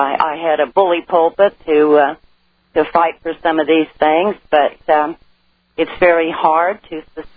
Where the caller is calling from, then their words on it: Independence, Missouri, United States; Independence, Missouri.